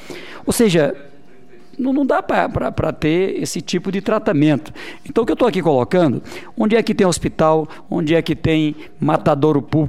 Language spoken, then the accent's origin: Portuguese; Northeast Region, Brazil; Eu digo para você aqui, como nordestino